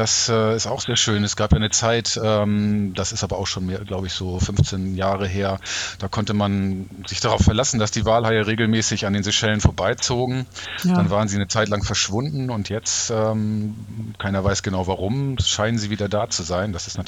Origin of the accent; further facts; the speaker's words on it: Northern Germany, Germany; Das andere, was mich natürlich auch noch als Norddeutscher so ein bisschen sehr gestört hat, war das ewig warme Wetter